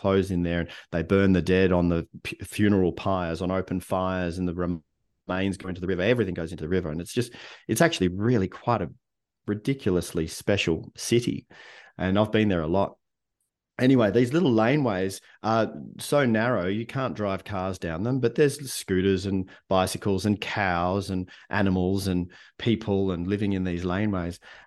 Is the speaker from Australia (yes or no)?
yes; Melbourne, Victoria, Australia; because I grew up in Melbourne, Australia, right?